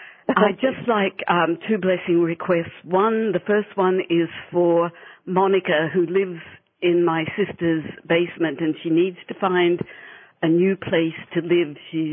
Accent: Australia; the people in my home country of Australia.

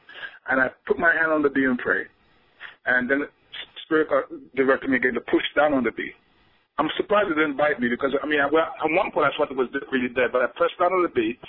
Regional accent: Trinidad, Trinidad & Tobago; born there; moved away; I'm from the Caribbean originally. I was born in Trinidad, but I've been in this country for over, 42 years.

